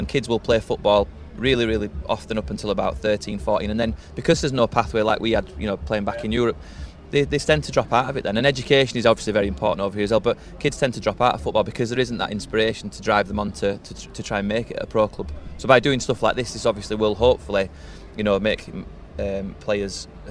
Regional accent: England, United Kingdom; we grew up in England.

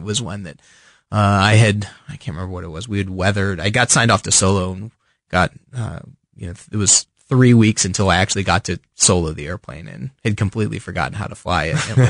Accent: Virginia, United States; No, I grew up on the East Coast. I was born just outside Washington, D.C., on the Virginia side, and lived almost all my life. Grew up there.

